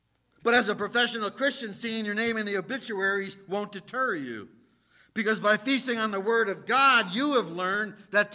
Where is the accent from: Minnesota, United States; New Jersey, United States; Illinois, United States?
New Jersey, United States; Reminds me of something from growing up in Jersey.